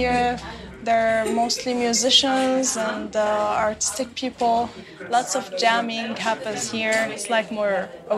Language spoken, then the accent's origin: English; Damascus, Damascus Governorate, Syria; now in Beirut, Lebanon; I was born and brought up in Syria, Damascus.